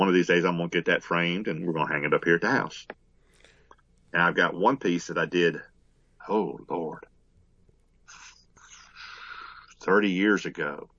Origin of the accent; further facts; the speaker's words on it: Delaware, United States; now in Mississippi, United States; I was born and raised in Delaware, and we moved to Mississippi in 1966, where my daddy was born and raised.